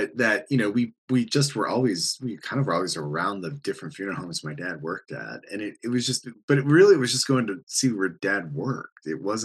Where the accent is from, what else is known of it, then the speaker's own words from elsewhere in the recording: United States; now in United Kingdom; So I moved to the UK about over 15 years ago now. And I came from the States originally